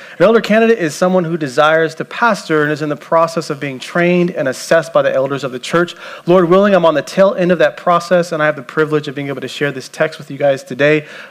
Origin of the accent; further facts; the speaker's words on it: Las Vegas, Nevada, United States; I grew up here in Las Vegas my entire life. And when I was younger, that used to shock a lot of people that my parents would decide to raise a family in this desert.